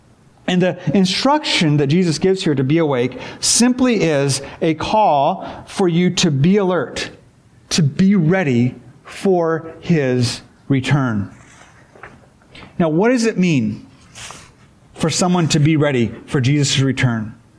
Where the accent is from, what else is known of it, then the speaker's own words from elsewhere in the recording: Japan; also born or lived in Philippines; So my family, I grew up in Japan because my parents are missionaries. And so for high school, I got to go to boarding school in the Philippines.